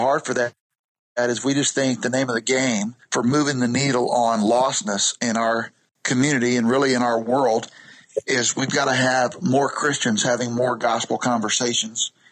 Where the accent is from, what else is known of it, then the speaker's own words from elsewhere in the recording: Florida, United States; also born or lived in Louisville, Kentucky; Well, as I said, I grew up in Florida. Ended up going to Southern Seminary. Lived in Louisville, Kentucky for 15 years.